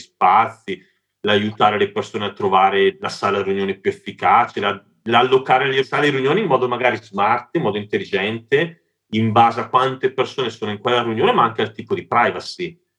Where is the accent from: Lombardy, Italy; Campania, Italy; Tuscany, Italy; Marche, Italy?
Lombardy, Italy; Bergamo; accent: Bergamasque, Val Seriana; Posso partire, essendo io bergamasco, si sentirà forse dal mio accento, valseriana per chi ha l'orecchio fine, da un bellissimo progetto fatto nella mia città d'origine